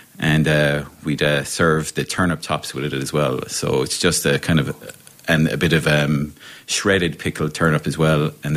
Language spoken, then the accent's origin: English; Ireland; We're Irish. It's in our blood.